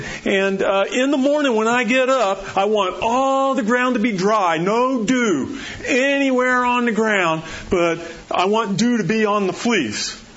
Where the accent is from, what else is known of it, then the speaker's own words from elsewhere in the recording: Florida, United States; I grew up in Florida. I know what wet is.